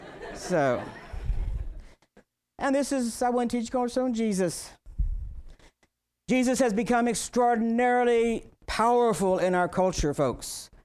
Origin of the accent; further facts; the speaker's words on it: Graham, Texas, United States; I have been at UT for 35 years. I am from Graham, Texas.